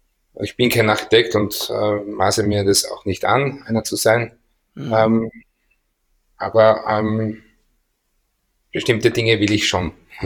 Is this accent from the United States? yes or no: no; Austria; wir sind Österreicher